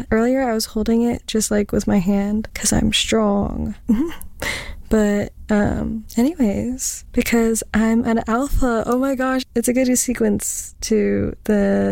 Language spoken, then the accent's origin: English; Canada